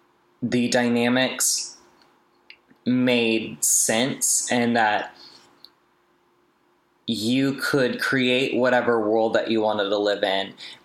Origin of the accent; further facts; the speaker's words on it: North Carolina, United States; So I grew up in North Carolina, and, my family was really homophobic.